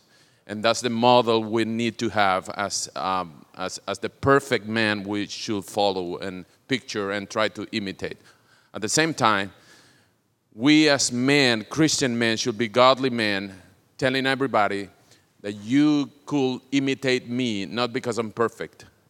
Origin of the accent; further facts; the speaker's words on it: Venezuela; now in Washington, United States; I'm from Venezuela for good reasons.